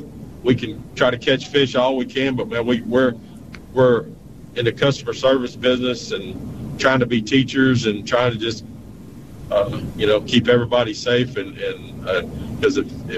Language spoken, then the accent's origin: English; Texas, United States; if you want to see alligators, you go to where we grew up in Chambers County